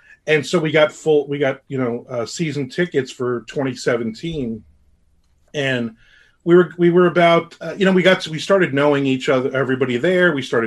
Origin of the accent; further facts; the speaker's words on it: New Jersey, United States; I think it started when I was about 12 years old, and growing up in New Jersey, me and my brother's about a year and a half younger than me, and we were awful kids.